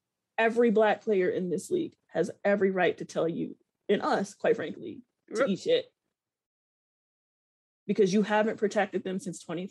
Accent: United States; That's America, right? Like, I'm very American, for yep. better or for worse.

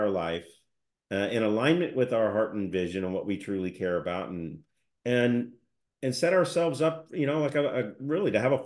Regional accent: United States; I'm from the Southeast Coast and I live in the Midwest, and I felt like I'd kind of surrendered a dream of being on the water. And I'd grown up like Huck Finn with a motor on the Intercoastal Waterway

